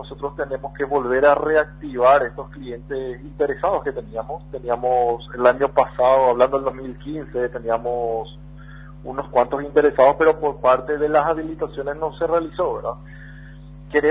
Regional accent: Paraguay; uno como paraguayo se llena de orgullo

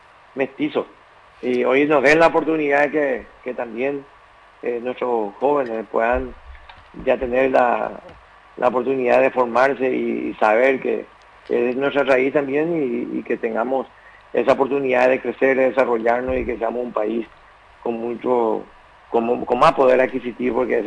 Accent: San Pedro, Paraguay; yo soy de San Pedro, sí. Yo soy del departamento de San Pedro

